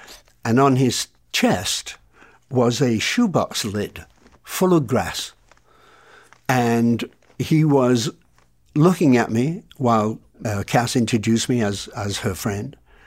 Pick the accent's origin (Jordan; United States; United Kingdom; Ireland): United Kingdom; England; I said, I'm English.